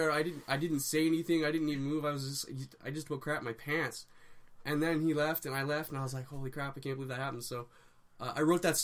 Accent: New Brunswick, Canada; wrestling show I ever went to was in New Brunswick, a little town called Chipman, which is neighboring of my hometown.

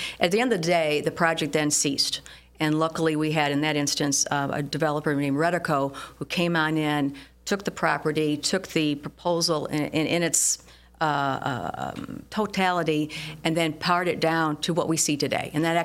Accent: Bloomfield Township, Michigan, United States; But I grew up in Bloomfield Township.

